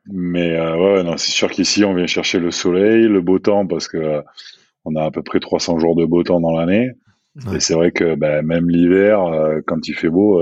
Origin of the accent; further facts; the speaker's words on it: Bordeaux, Nouvelle-Aquitaine, France; also born or lived in Toulouse / Montpellier; je suis originaire de Bordeaux. Déjà, quand je suis parti à Toulouse, je trouvais que le temps était un petit peu plus clément. Et à partir du moment où je suis arrivé à Montpellier